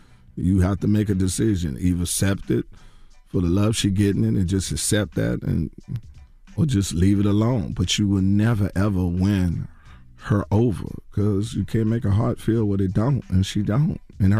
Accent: Washington, District of Columbia, United States; My hometown, Washington, D.C.

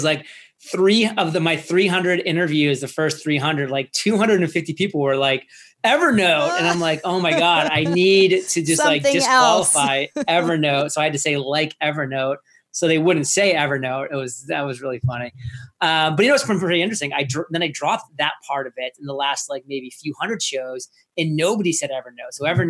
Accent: Maine, United States; Yeah, I was born in New England. I'm from Maine. So I am New England's everything. I spent the first 22 years of my life in New England.

